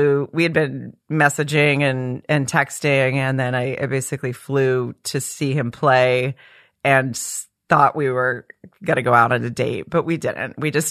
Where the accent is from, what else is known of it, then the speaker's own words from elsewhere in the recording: Arkansas, United States; especially growing up in Arkansas, I was more of a college football fan.